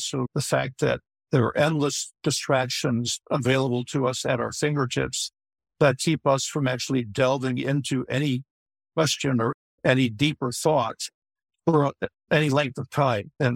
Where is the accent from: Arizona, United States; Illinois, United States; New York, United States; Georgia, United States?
Illinois, United States; Chicago; I grew up in Chicago also and born and raised there